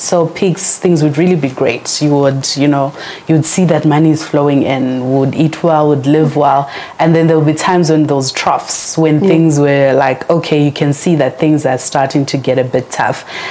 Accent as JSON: {"language": "English", "region": "Gauteng", "country": "South Africa", "tie": "born or raised there", "said": "So I come from the East Rand. I'm an East Rand girl. I went to high school there."}